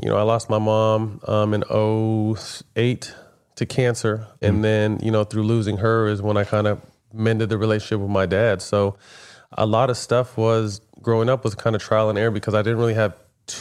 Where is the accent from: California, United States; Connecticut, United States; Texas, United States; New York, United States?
California, United States; Sacramento; I faced a lot of racism growing up in Sacramento.